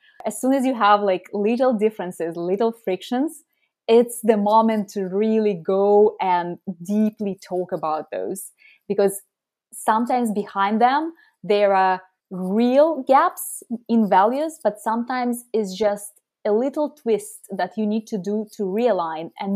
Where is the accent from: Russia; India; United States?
Russia; now in France; because I'm originally from Russia and it's a very gendered culture. So being in France